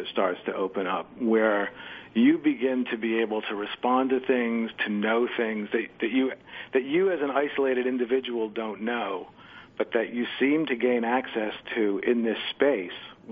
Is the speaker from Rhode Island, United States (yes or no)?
yes; Rhode Island, United States; I grew up in Rhode Island, so I was around during the blizzard of 78